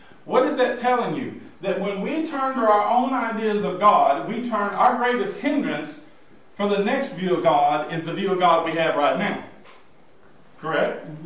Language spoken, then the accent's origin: English; Arkansas, United States; Hillbilly, I'm from Arkansas.